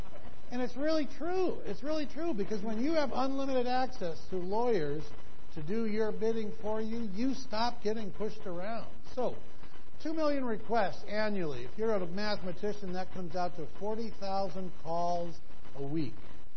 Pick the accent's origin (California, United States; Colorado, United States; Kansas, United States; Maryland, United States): Colorado, United States; Denver; Listen, I come from Denver. I'm a Broncos fan.